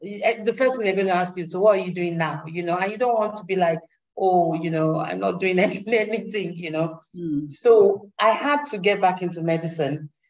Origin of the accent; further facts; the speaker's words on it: Nigeria; moved away as an adult; now in United Kingdom; when I was growing up in Nigeria and in schools, I used to come first all the time.